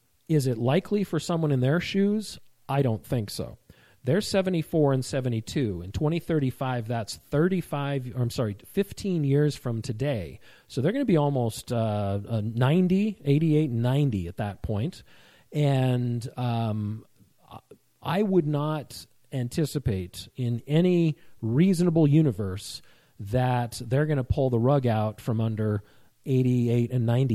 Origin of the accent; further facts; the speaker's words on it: Georgia, United States; While my name isn't George, I'm originally from Georgia.